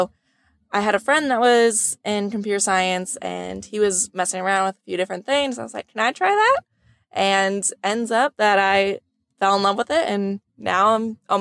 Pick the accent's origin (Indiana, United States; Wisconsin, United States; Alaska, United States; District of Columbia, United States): Indiana, United States; I'm originally from Indiana and spent my summer in San Francisco.